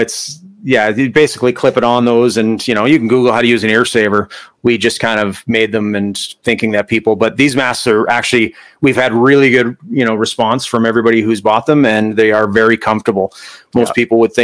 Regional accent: Canada; as a Canadian

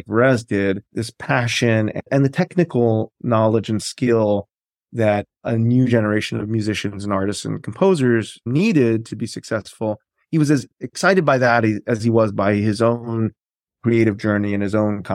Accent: New York, United States; And it's interesting because we grew up and lived in Greenwich Village

